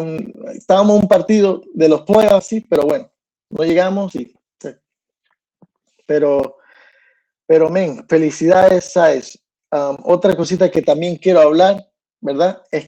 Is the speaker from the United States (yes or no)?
yes; United States; los americanos, que yo soy gringo